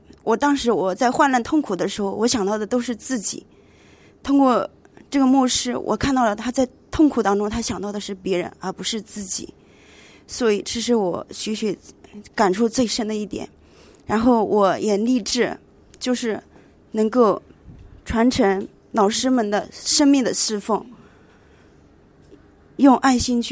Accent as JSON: {"language": "Chinese", "region": "Jiangsu", "country": "China", "said": "我是来自江苏的"}